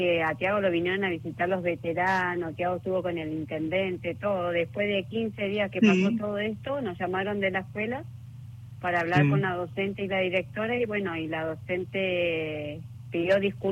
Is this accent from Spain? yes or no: no; Comodoro Rivadavia, Chubut, Argentina; born there; En Comodoro Rivadavia, Chubut.